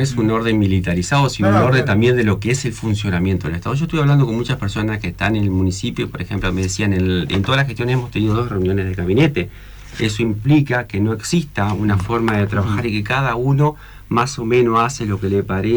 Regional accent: Paraná, Entre Ríos, Argentina; Mis hijos viven en Paraná, mi familia es de Paraná, yo nací aquí y tenemos consolidada nuestra familia y nuestros amigos acá.

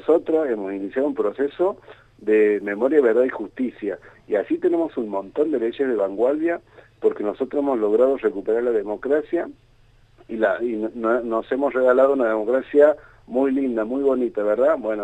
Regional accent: Santiago del Estero, Argentina; como argentino, como santiagueño

